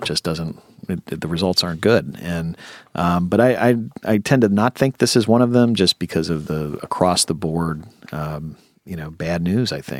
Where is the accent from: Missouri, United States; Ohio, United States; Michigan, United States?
Ohio, United States; West Chester; I grew up in Westchester, right across the Butler Warren Road from mm-hmm. Mason